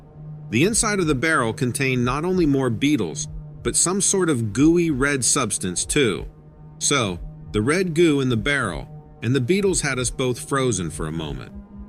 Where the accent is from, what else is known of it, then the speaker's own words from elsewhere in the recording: Grand Rapids, Michigan, United States; now in Newaygo, United States; I am from Grand Rapids, Michigan originally, but now live near Newaygo, Michigan